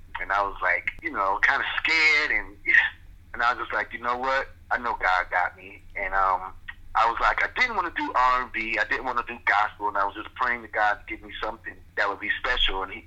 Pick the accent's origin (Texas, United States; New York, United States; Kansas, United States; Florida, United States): New York, United States; Troy; Okay, born and raised in Troy, New York, upstate, big up to the 518.